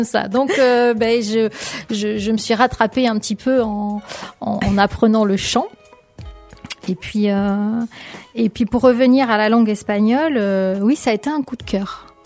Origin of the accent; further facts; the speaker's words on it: Nouvelle-Aquitaine, France; qui fait référence à ma région d'origine, mon département d'origine, qui est la Charente-Maritime